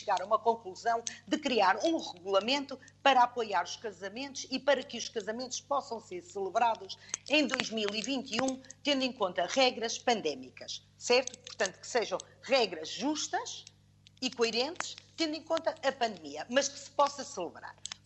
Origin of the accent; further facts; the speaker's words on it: Vila do Conde, Porto, Portugal; sou de Vila do Conde, trabalho na atividade há 31 anos